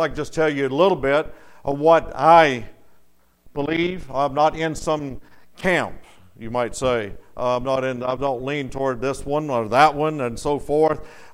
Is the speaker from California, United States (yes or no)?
no; Pensacola, Florida, United States; and we're from Pensacola, Florida, and we're so glad to be here.